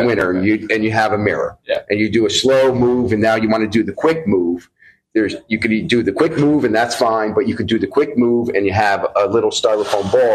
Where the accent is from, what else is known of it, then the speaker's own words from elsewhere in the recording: Northeast, United States; really started off in hockey because I'm from the Northeast at the age 3 and a half